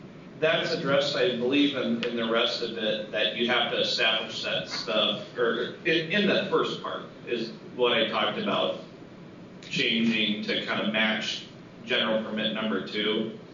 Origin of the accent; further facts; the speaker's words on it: Iowa, United States; And I'm personally from Hardin County, and I do a lot of Hardin County and Franklin County's drainage district work.